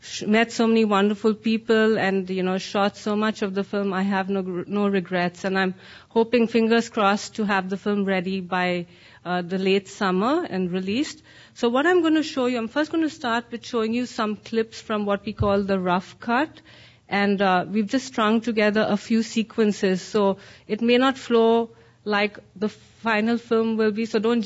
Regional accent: India; I grew up in India

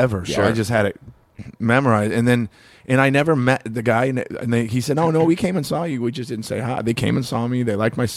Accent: Long Beach, California, United States; Growing up in Long Beach is like growing up in a small town. Everybody knows each other.

